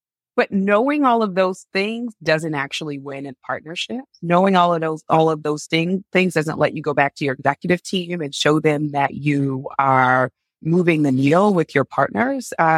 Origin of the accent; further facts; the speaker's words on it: Atlanta, Georgia, United States; So I grew up in Atlanta. I'm very much a Southern belle, right?